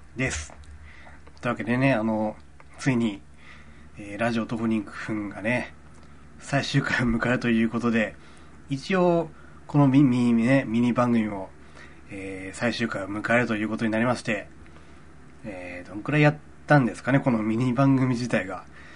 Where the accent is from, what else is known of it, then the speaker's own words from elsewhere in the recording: Iwate, Japan; あの時はまだ地元岩手にいたので、まあ最低でも8年前ですね。